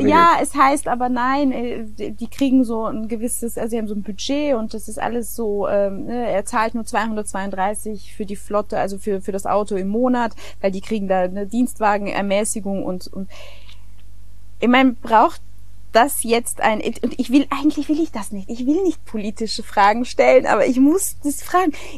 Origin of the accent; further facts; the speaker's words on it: Germany; Darf ich als Deutsche hier den Bundespräsidenten wählen?